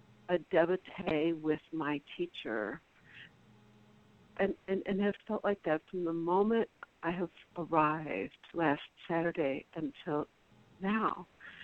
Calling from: Tucson, Arizona, United States; I am calling today from Tucson, which is where my parents live.

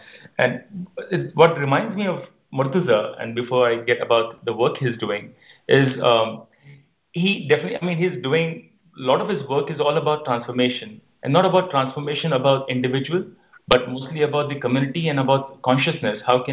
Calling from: Ahmedabad, Gujarat, India; I'm joining in from Gandhi Ashram, Ahmedabad.

